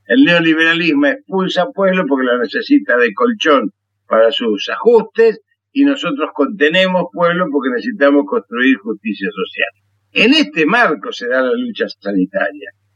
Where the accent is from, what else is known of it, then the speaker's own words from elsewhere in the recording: Argentina; Todo esto hace que en mi país, en la Argentina